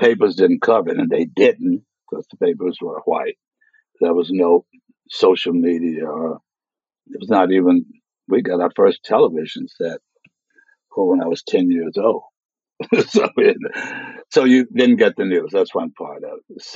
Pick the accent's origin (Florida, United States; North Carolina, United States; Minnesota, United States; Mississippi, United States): Mississippi, United States; Well, I grew up in Mississippi in the early 40s, born in 1938.